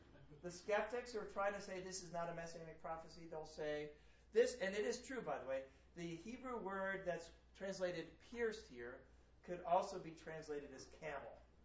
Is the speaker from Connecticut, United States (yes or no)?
yes; Connecticut, United States; I'm from Connecticut, alright? And I don't meet too many people here from Connecticut.